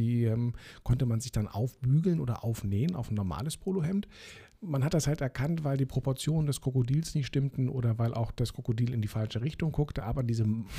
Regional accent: Berlin, Germany; Ich bin ja in Eichkamp dann aufgewachsen, das war das Nächste, was kam.

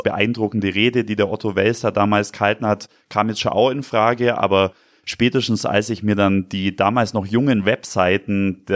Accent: Bavaria, Germany; Und ich bin eben im Landkreis Günzburg aufgewachsen. Das heißt, man sieht in der Ferne immer das Atomkraftwerk und Remmingen.

